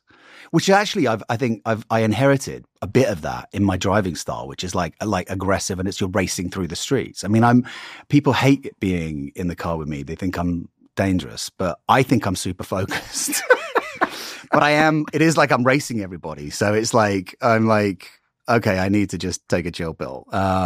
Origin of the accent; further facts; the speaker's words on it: England, United Kingdom; I'm English and I think America has, you know, got a lot of stuff that they do with pharmaceuticals.